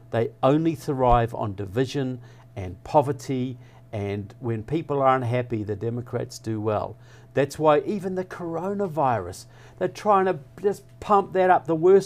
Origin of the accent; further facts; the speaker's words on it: New Zealand; I am from New Zealand.